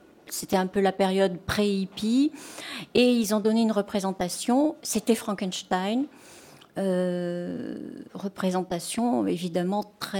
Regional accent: Bordeaux, Nouvelle-Aquitaine, France; j'ai passé 18 ans à Bordeaux, je suis née à Bordeaux, j'ai fait toutes mes études à Bordeaux.

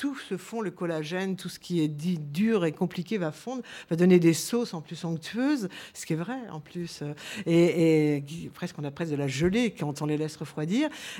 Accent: South-West France, France; qu'elle soit faite par chez nous dans le Sud-Ouest

